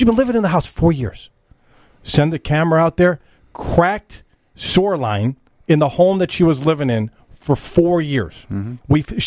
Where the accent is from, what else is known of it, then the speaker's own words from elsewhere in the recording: New York, United States; moved away as an adult; now in Buffalo Grove, United States; I moved here in 1972 from New York. Okay, a lot of people say that's a part of my problems is that I'm from New York, and I agree with you.